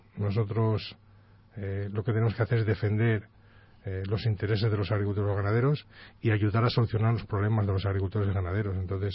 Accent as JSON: {"language": "Spanish", "town": "San Miguel de la Ribera", "region": "Castile and León", "country": "Spain", "said": "de tener que venir desde mi pueblo, desde San Miguel de la Ribera hasta Valladolid"}